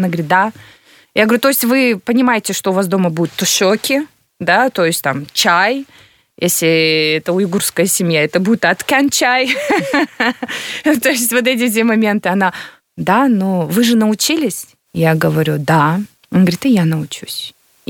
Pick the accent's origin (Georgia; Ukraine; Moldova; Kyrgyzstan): Kyrgyzstan; born there; Я очень рада, что я родилась в Кыргызстане.